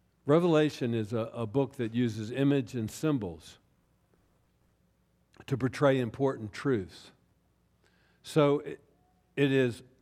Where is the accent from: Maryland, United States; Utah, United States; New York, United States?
Maryland, United States; Baltimore; My hometown of Baltimore is setting new records in homicide